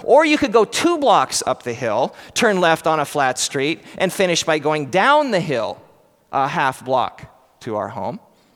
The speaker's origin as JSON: {"language": "English", "town": "Colfax", "region": "Washington", "country": "United States", "tie": "born or raised there", "said": "Growing up in Colfax in the summer, I worked the wheat harvest for a farmer, driving truck, taking the harvested grain from the combine to the grain elevator"}